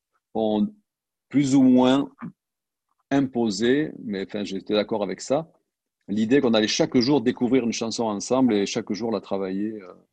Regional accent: Southern France, France; Donc, je viens du sud de la France, dans un très, très beau paysage.

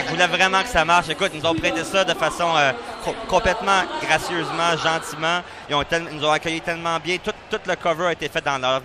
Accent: Montreal, Quebec, Canada; c'est sûr qu'en grandissant à Montréal, plus hockey

